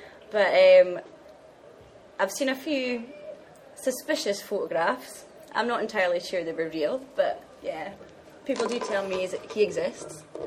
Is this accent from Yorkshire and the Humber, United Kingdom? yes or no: no; Scotland, United Kingdom; from Scotland, and I come from a small town halfway in between Inverness and Aberdeen.